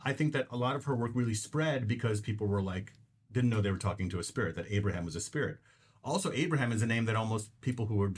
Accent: Bronx, New York, United States; also born or lived in Harlem; now in Los Angeles, United States; I'm born in Harlem, raised in the Bronx. I'm a New Yorker by birth. Now I'm a Los Angelino by heart.

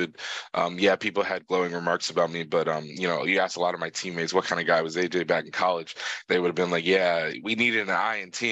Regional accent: Baltimore, Maryland, United States; And then growing up in Baltimore

